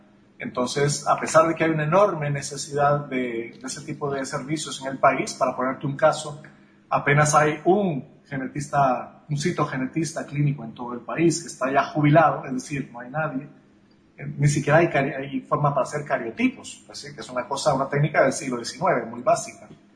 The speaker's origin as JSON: {"language": "Spanish", "country": "Honduras", "said": "pero para nuestra realidad hondureña es una cosa muy relevante"}